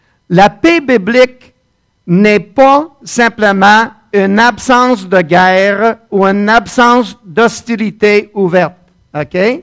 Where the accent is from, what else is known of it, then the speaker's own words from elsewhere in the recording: Winnipeg, Manitoba, Canada; La valeur numéro un avec laquelle j'ai été élevé à Winnipeg